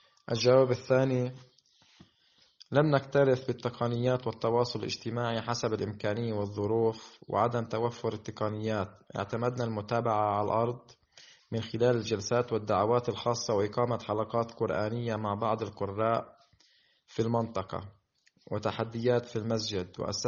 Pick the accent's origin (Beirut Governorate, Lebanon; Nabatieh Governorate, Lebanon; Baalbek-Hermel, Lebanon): Baalbek-Hermel, Lebanon; Taraya; من البقاع طارية. ولدت وترعرعت في بلدتي ودرست حتى الصف التاسع أساسي.